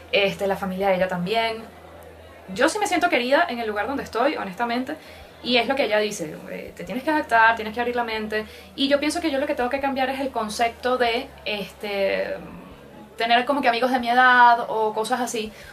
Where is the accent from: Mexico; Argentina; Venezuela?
Venezuela; Caracas, Capital District; La Pastora es mi parroquia. O sea, yo nací en La Pastora, viví toda la vida en La Pastora.